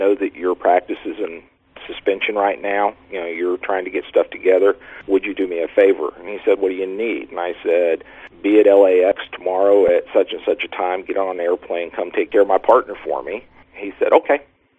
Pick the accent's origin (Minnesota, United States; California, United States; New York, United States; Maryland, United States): California, United States; now in Tennessee, United States; I was born in California. One of the few natives of my age group. Lived in California most of my life until I moved to Tennessee in 1997.